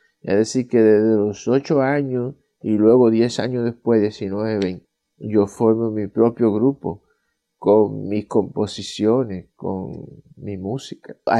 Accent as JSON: {"language": "Spanish", "region": "La Vega", "country": "Dominican Republic", "tie": "born there", "said": "donde yo nací, en La Vega, en el Cibao, esta ciudad es muy artística, tiene muchos elementos culturales."}